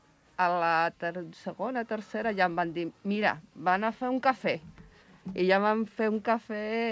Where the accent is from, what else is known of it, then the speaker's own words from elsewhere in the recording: Salamanca, Castile and León, Spain; Catalan is a second language; now in Vilafranca del Penedès, Spain; Jo sóc de Salamanca. Fa 2 anys que he vist a Vilafranca.